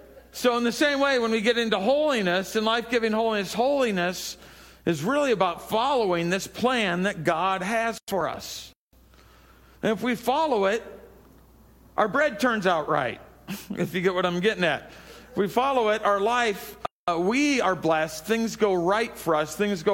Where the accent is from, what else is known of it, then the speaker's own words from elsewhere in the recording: New Orleans, Louisiana, United States; I grew up in New Orleans. French bread is very, very important.